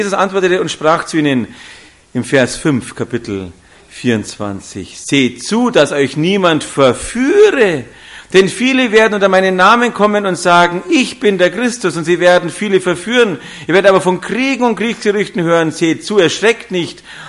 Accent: Munich, Bavaria, Germany; Als Jugendlicher in Pasing groß geworden, zum Glück war es nicht dabei, ist besser so, weil man alles angestellt hat.

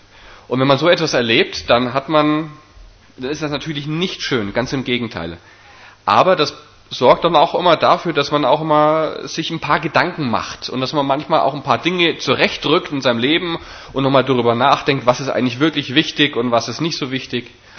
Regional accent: Forchheim, Bavaria, Germany; ich bin eigentlich ein Franke aus Forchheim. Dort bin ich geboren und aufgewachsen, habe dort eine lange Zeit meines Lebens verbracht

